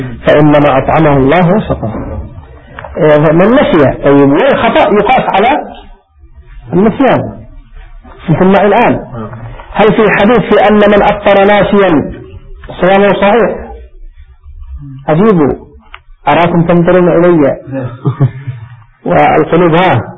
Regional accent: Yemen; من العصر إلى المغرب أذن عندنا في اليمن مثلا

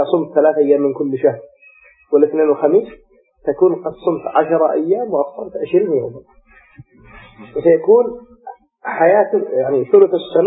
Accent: Yemen; عندنا في اليمن يقول بصوم نص التنبيه

